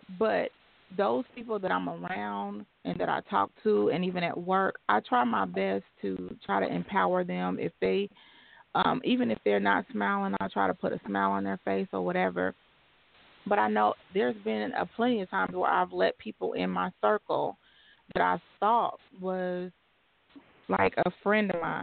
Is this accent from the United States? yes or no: yes; Indiana, United States; Thank you. I'm from Indiana. Right next door.